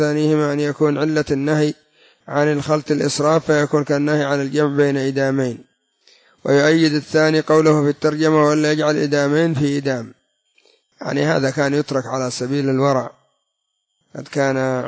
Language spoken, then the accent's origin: Arabic; Yemen; وهكذا الفحسة عندنا في اليمن والسلتة